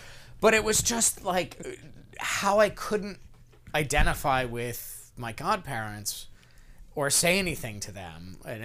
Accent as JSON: {"language": "English", "region": "Connecticut", "country": "United States", "tie": "born or raised there", "said": "growing up in Connecticut, we always had the tri-state area news, so news for New York"}